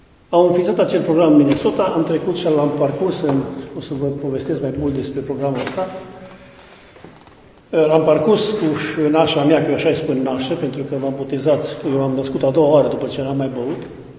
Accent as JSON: {"language": "Romanian", "town": "Goreni", "country": "Romania", "said": "sunt de aici din Goreni, la 7 km și 800 de metri de aici, am cronometrat ca să știu exact. Sunt de profesie inginer agronom, zootehnist, absolvent de Institutul Agronomic din Cluj, 96."}